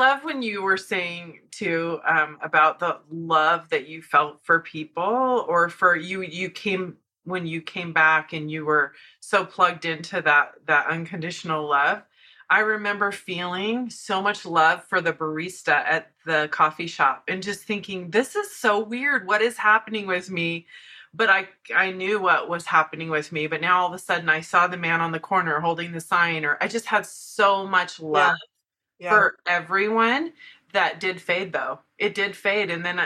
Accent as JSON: {"language": "English", "town": "Blue Springs", "region": "Missouri", "country": "United States", "lives_now": "Salt Lake City, United States", "said": "I'm from Blue Springs, Missouri. And now I'm in Salt Lake City"}